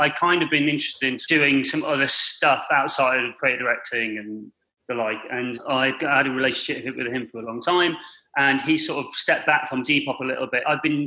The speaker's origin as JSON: {"language": "English", "country": "Barbados", "also_born_or_lived": "Derby, United Kingdom", "said": "I am from Barbados, yeah."}